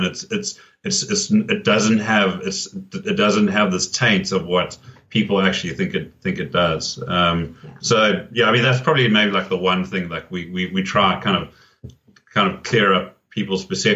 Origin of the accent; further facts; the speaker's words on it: South Africa; when they discover that we're from South Africa, they'll say, oh, we've been there.